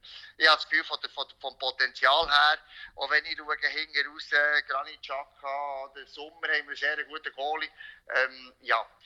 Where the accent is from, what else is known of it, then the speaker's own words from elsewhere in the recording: Bern, Switzerland; Im alten Wankdorf-Stadion, das hat natürlich als Berner sehr gefällt.